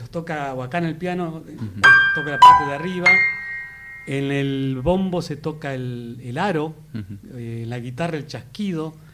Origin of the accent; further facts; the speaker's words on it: Pehuajó, Buenos Aires Province, Argentina; Los chimangos tienen mucho que ver con mi pueblo. El chimango es un ave rapaz, un ave de mucho vuelo. Cuando nosotros éramos chicos en el club de Pehuajó, que era el club de planeadores...